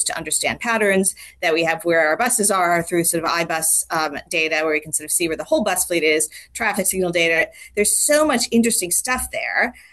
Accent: United States; also born or lived in Los Angeles; now in United Kingdom; as you can tell from my accent, as you know, Leon. I am now a Brit, but I started off as an American who lived in the Washington, D.C. area, and then in L.A.

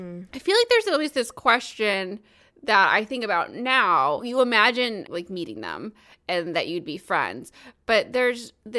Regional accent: New Jersey, United States; because I grew up in New Jersey and no one comes there.

